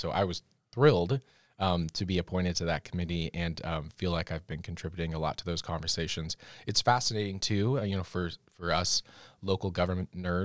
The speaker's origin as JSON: {"language": "English", "town": "Issaquah", "region": "Washington", "country": "United States", "tie": "born or raised there", "said": "I come from Issaquah. Salmon is integral to East King County. You know, grew up going to salmon days all the time."}